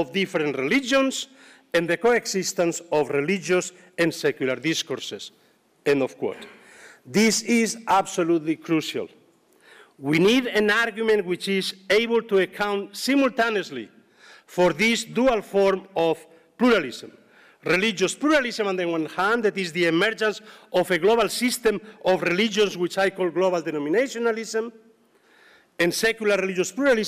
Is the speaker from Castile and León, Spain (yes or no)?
no; Zaragoza, Aragon, Spain; traveling by train from my hometown of Zaragoza to Innsbruck.